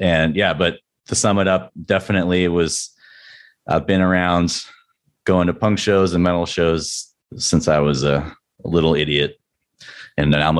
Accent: San Diego, California, United States; Yes, I was born and raised in San Diego.

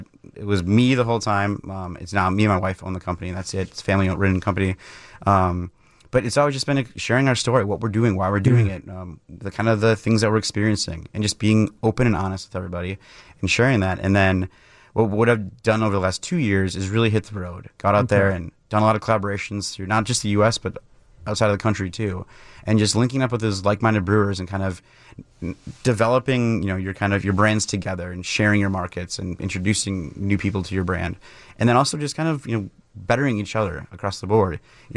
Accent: Mukwonago, Wisconsin, United States; So I grew up in Maguanago, Wisconsin, just outside of Milwaukee, and my dad was working at Miller, so I was kind of always around it.

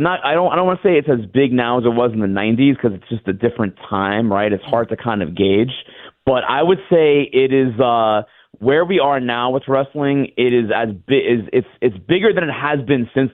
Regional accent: Riverdale, Georgia, United States; born there; now in Atlanta, United States; I was born in Georgia, never lived here until now. And the fact that like fate has brought me to Atlanta, and I was born in Clayton County in Riverdale, Georgia.

